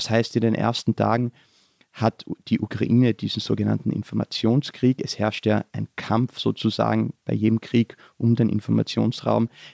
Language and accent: German; Styria, Austria; Österreicher und ich spreche jetzt im Hochdeutsch, zumindest was ich glaube Hochdeutsch ist, aber ich komme aus der Südsteiermark und wir haben dort einen sehr, sehr starken Dialekt.